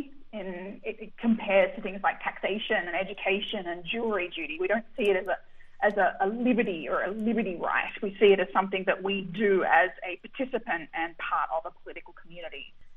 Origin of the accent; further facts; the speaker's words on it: Australia; I think the compulsory voting is important, and I say that as an Australian.